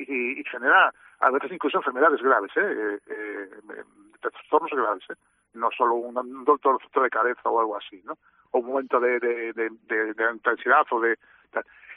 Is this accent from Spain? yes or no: yes; Vigo, Galicia, Spain; y yo soy vigués, yo creo que lo reconozco